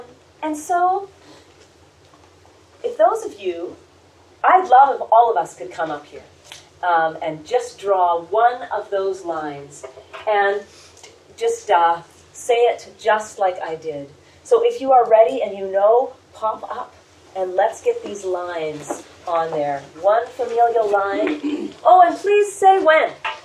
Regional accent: Canada; I am from Canada.

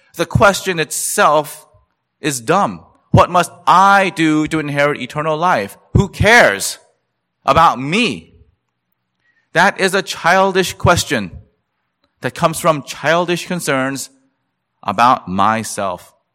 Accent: Columbia, South Carolina, United States; I grew up in Columbia, South Carolina. I saw it with my own eyes throughout my upbringing.

